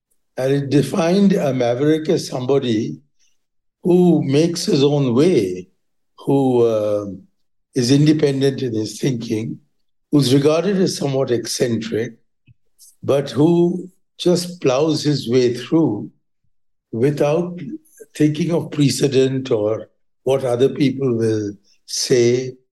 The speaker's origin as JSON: {"language": "English", "town": "Lahore", "region": "Punjab", "country": "Pakistan", "tie": "born there", "said": "Well, it so happened that I was born in Lahore."}